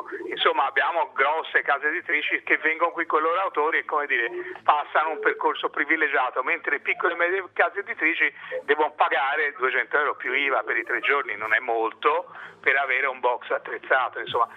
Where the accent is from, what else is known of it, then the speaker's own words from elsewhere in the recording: Florence, Tuscany, Italy; Sì, io sono cresciuto a Firenze.